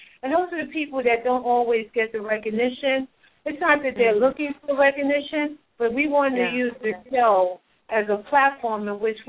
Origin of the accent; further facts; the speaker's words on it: Brooklyn, New York, United States; I'm from Brooklyn, New York. The majority of my family is in the New York area. As well as some in New Jersey.